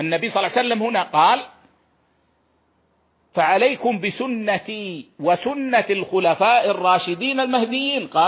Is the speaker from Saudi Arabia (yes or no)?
yes; Saudi Arabia; أن تحفظ بلادنا السعودية